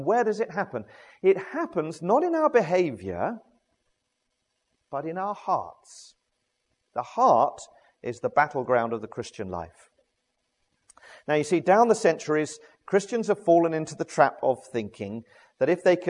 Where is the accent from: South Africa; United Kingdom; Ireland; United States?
United Kingdom; South East England; I grew up in Surrey. On just north of the North Downs